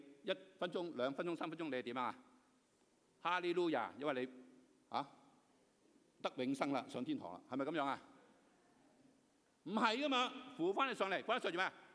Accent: China; 喺我中國人嚟講，福係咩意思啊？

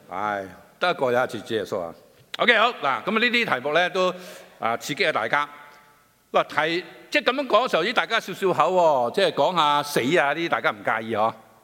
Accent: China; 一個人物是我們中國人所講的所尊敬的聖人

